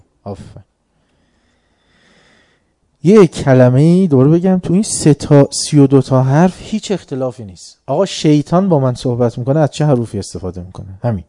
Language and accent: Persian; Iran; نکنه ما زیاد ایرانی نیستیم، ما ایرانیم.